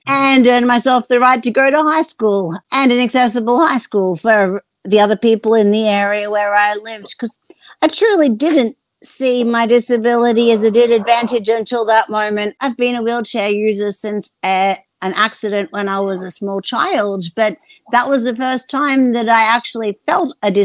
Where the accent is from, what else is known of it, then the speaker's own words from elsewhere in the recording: Australia; And isn't that just what life is about as an Aussie, supporting each other?